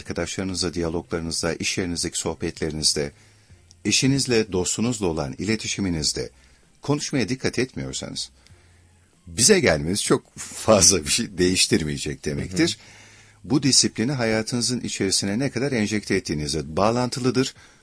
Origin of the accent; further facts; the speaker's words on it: Ankara, Turkey; ben doğma büyüme Ankaralı birisi olarak söylüyorum bu arada, çok da seviyorum Ankara'yı